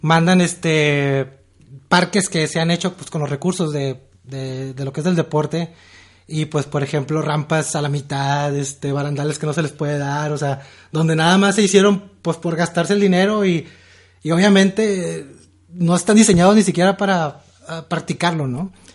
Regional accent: Tampico, Tamaulipas, Mexico; Y pues yo soy de Tampico, Tamaulipas, de la playa.

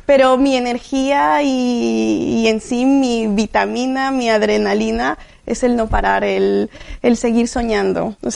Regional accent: Madrid, Community of Madrid, Spain; born there; Yo soy española, nací aquí en Madrid, pero mi familia es de Colombia, entonces lo latino lo llevo en la sangre.

